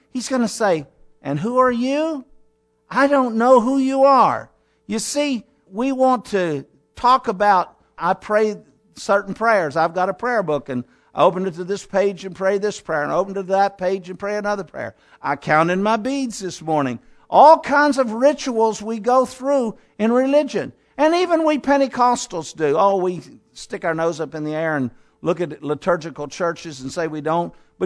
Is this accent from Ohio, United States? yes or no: yes; Cincinnati, Ohio, United States; born there; My father and mother, I was born in Cincinnati.